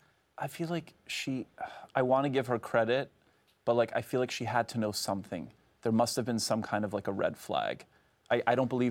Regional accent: Montreal, Quebec, Canada; Montreal, but my parents are Polish.

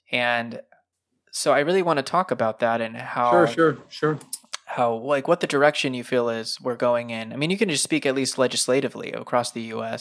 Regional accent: Idaho, United States; now in Washington, United States; from Southern Idaho. I moved up to Northern Washington just about 3 months ago.

